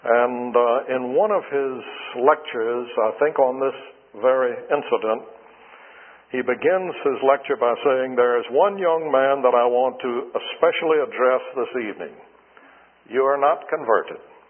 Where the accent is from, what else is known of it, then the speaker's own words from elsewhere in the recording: Birmingham, Alabama, United States; I grew up in the First Presbyterian Church of Birmingham, Alabama, and I attended Sunday school pretty regularly.